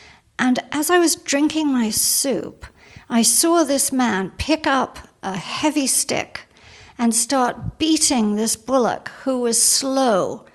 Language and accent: English; New Delhi, Delhi, India; also born or lived in England; Oh, I was born in England. Then when I was about 7, my father went to help the Indian government because they expected a war with China. And my father designed bombing systems. So off we went, and we lived in New Delhi